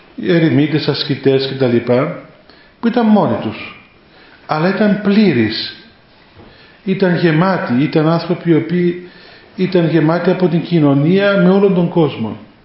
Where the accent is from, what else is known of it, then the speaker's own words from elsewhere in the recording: Greece; Και επειδή είμαστε Έλληνες, έχουμε αυτή την ιστορία της επικοινωνίας